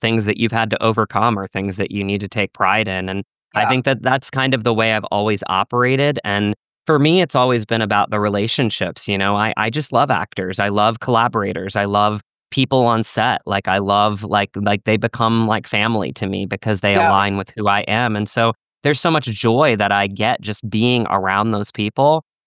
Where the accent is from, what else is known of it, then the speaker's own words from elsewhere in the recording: Virginia, United States; And I look at like some of my core friends in my life growing up in Virginia, and they've been my truest supporters through and through.